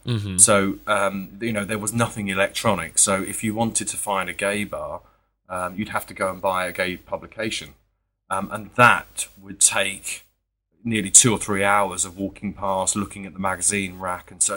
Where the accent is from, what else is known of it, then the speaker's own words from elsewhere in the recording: United Kingdom; I grew up about 20 miles north of London.